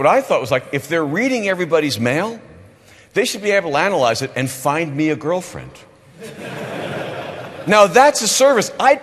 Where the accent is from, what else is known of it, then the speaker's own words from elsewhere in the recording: United States; just speaking as an American citizen, we weren't that surprised that our government was spying on us.